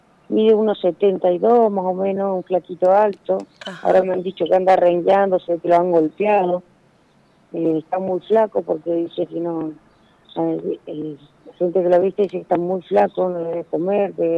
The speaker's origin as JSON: {"language": "Spanish", "region": "Santa Fe", "country": "Argentina", "said": "No, yo soy de la ciudad de Santa Fe."}